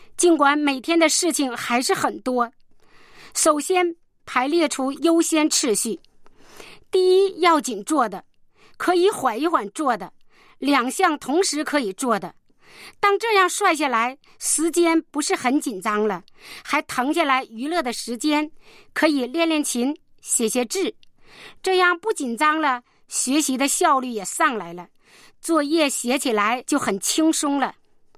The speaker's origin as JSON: {"language": "Chinese", "region": "Liaoning", "country": "China", "said": "我是辽宁的"}